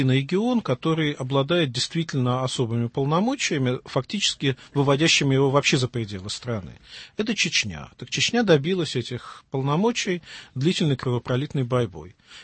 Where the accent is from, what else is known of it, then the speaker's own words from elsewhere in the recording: Saint Petersburg, Russia; за счет того, что мы, петербуржцы, такие умные